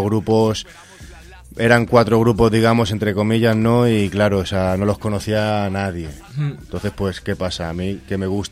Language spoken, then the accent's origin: Spanish; Castelldefels, Catalonia, Spain; con dos colegas ahí de mi pueblo, que vivo en Castelldefels, a 17 kilómetros de Barcelona, en la costa.